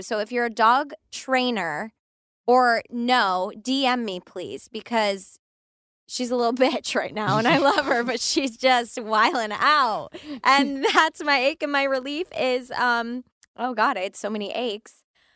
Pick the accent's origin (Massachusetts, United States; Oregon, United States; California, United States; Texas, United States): California, United States; We're from California.